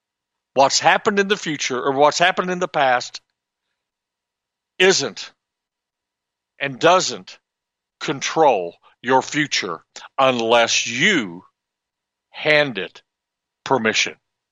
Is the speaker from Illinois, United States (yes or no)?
yes; Illinois, United States; but I'm from Southern Illinois, and we lived out in the country.